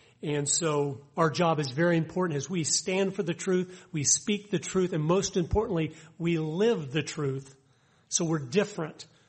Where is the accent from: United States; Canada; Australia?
United States; Tampa, Florida; I grew up in Tampa, Florida, and my mom had to go to the store to get some ladies' things.